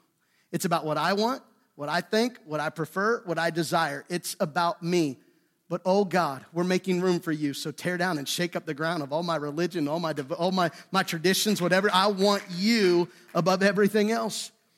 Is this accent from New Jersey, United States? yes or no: no; Pennsylvania, United States; And we're from Western Pennsylvania, so we know how to handle this.